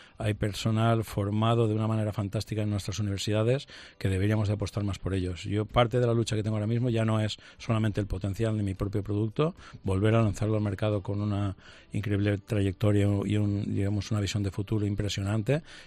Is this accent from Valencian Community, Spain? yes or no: yes; Valencian Community, Spain; Yo soy valenciano